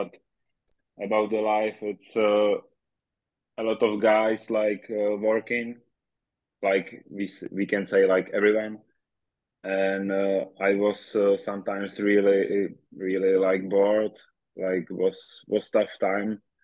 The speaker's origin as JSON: {"language": "English", "country": "Czechia", "tie": "born or raised there", "also_born_or_lived": "Slovakia", "second_language": "English", "moved": "as an adult", "said": "I started in the Czech Republic, like so close to my hometown, and after juniors, I want to try like something a little bit more, a little bit better, and I moved to Slovakia."}